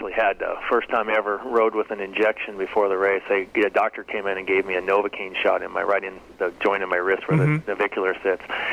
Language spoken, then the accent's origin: English; El Cajon, California, United States; there's a town called La Mesa where I grew up in El Cajon.